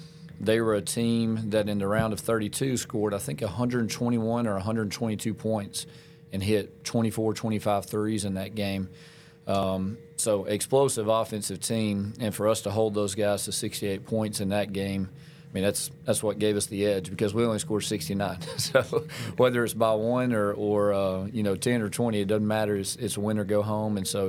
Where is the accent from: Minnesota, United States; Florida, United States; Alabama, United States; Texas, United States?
Alabama, United States; Florence; But, I'm from Florence, Alabama. My dad's a minister. My granddad's a minister in North Alabama. And Alabama, I guess, home, that's my home.